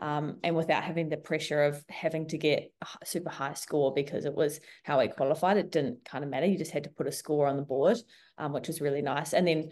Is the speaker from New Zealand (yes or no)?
yes; New Zealand; now in Australia; So I live in Australia, but I'm originally from New Zealand, so Kiwi, and I moved here 7 years ago.